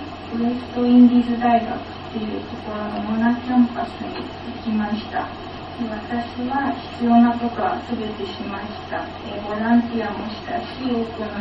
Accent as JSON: {"language": "Japanese", "country": "Jamaica", "second_language": "Japanese", "lives_now": "Japan", "said": "私はジャマイカと呼ばれるカリブ海が美しい島、火と水の国の出身です。日の出の国と呼ばれている日本に来て3年になります。"}